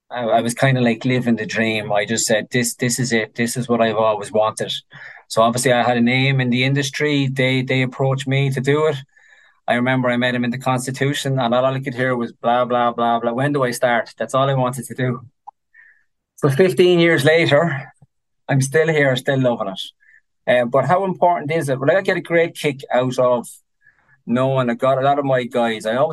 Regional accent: Ireland; But yeah, I like to eat and drink. Being Irish.

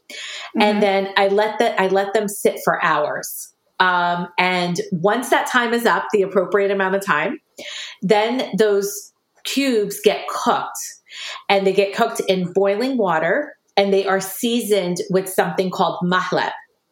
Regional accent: Aleppo, Aleppo Governorate, Syria; I'm originally from Aleppo, Syria.

